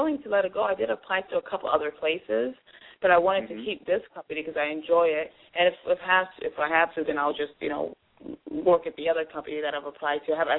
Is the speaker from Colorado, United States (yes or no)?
no; Miami, Florida, United States; I'm from a bigger city. I'm from Miami, so I'm a city girl.